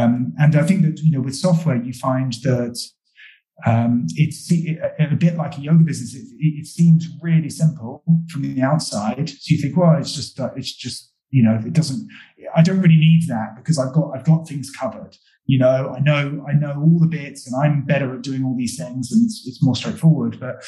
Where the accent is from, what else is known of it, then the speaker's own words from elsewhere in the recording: England, United Kingdom; And as an English person, that's absolutely excruciating.